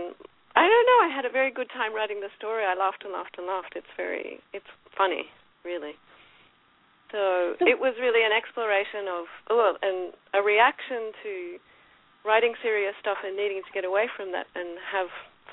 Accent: Sydney, New South Wales, Australia; moved away; also born or lived in Paris; I'm Australian. I was born in Sydney, grew up in Sydney, and left very early because I was very restless and I was in love with Paris. So I lived in Paris for quite a while.

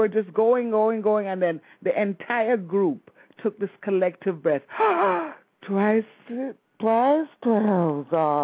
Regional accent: Kingston, Saint Andrew, Jamaica; also born or lived in Miami; You know, I grew up in Kingston, St. Andrew.

